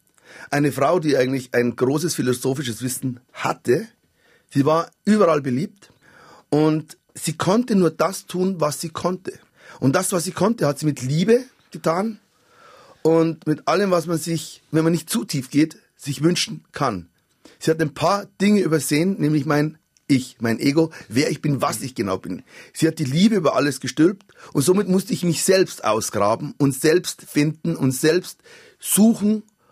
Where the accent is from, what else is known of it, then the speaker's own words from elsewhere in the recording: Munich, Bavaria, Germany; ich komme aus dem Münchner Norden